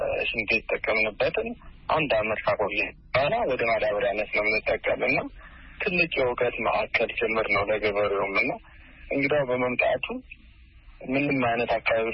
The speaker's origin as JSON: {"language": "Amharic", "region": "Addis Ababa", "country": "Ethiopia", "tie": "born or raised there", "also_born_or_lived": "West Gojjam", "said": "ደብረ ማርቆስ ወደ 80 ኪሎ ሜትር ይገባል። ምዕራብ ጎጃም በጋዳሞት ወረዳ ነው የተወለድኩትኝ። ጣመ ጊዮርጊስ የሚባል ቤተክርስቲያን አለ እዛ አካባቢ። በ8 ዓመቴ ወደ አዲስ አበባ ወንድሞቼ አመጡኝ የተሻለ ትምህርት እንድማር"}